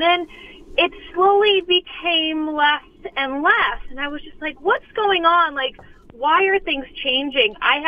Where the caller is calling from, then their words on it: Los Angeles, California, United States; I'm calling from Los Angeles.